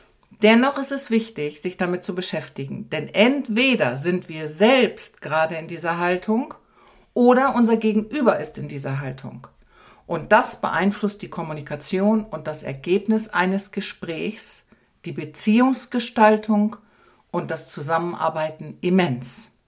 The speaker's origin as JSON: {"language": "German", "region": "Lower Saxony", "country": "Germany", "said": "ich komme ursprünglich aus Ostfriesland, das Land der Teetrinker"}